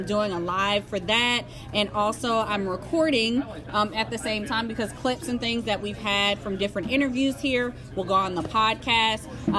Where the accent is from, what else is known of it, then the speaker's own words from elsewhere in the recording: New Jersey, United States; Like she said, she's not from here. I'm from New Jersey, so I get it.